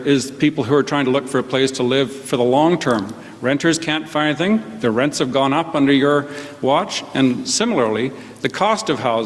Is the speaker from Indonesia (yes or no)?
no; Alberta, Canada; moved away as an adult; I came from Alberta as a young doctor, started work at St. Paul's Hospital